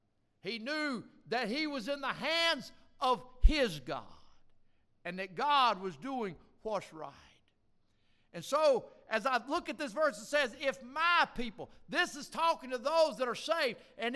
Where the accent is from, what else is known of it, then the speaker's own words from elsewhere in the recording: the South, United States; He's actually from the North. I'm from the South. He talks funny.